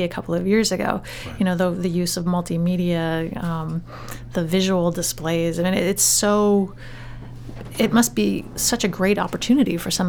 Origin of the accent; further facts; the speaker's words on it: Portland, Maine, United States; I remember when I was growing up in the Portland area, my parents would bring me to the Children's Museum